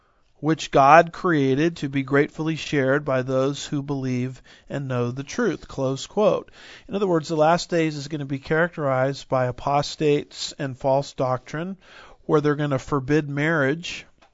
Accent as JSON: {"language": "English", "region": "Texas", "country": "United States", "said": "boy, that hurts because I'm a Texan and I love my local steakhouses."}